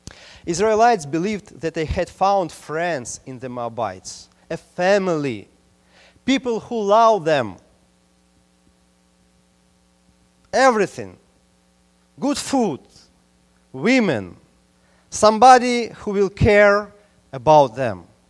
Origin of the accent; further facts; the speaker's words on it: Ukraine; English is a second language; I know who is Lenin, who was Lenin, so I came from Ukraine.